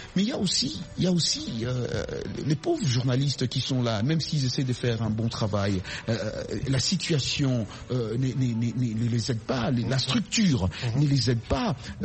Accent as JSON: {"language": "French", "country": "DR Congo", "said": "quand un Américain te demande tu es d'où, tu dis je suis du Congo"}